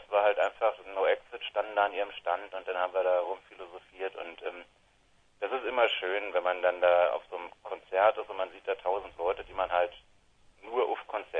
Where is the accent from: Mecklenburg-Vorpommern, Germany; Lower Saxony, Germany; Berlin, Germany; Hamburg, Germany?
Berlin, Germany; now in Düsseldorf, Germany; also ich wohne ja nicht mehr in Berlin. Du hast ja auch die ganze Zeit gesagt … aus Berlin. Stimmt ja, ich komme aus Berlin.